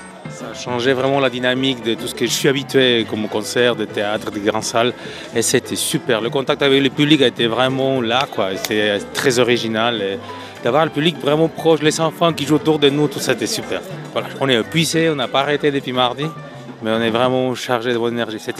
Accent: Peru; French is a second language; now in Fribourg, Switzerland; je viens du Pérou et j'habite à Fribourg en Suisse.

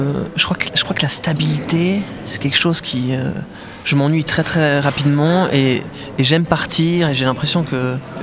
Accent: Valais, Switzerland; Donc, je suis valaisan et c'est vrai que souvent, pour définir le lieu où j'habite, je dis que c'est un lieu où j'aime bien revenir

